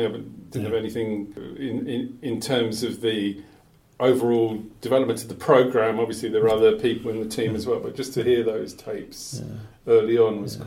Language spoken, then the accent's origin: English; Bromley, London, United Kingdom; where I grew up in Bromley, we had the Bromley contingent.